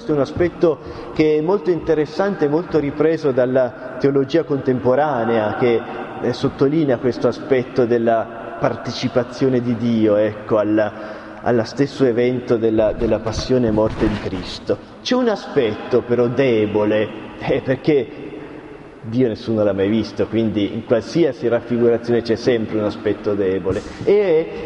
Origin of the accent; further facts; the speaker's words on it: Tuscany, Italy; Pensate che io vengo dalla Toscana